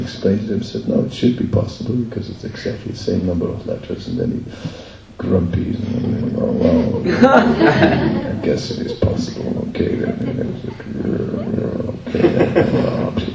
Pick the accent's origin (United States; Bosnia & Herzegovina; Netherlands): Netherlands; Externally, we're all different, I'm from the Netherlands.